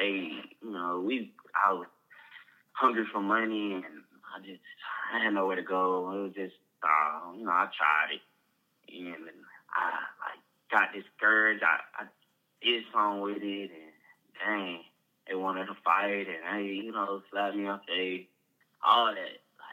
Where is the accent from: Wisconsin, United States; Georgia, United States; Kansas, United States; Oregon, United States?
Georgia, United States; I'm from Fulton County. I'm a Grady baby.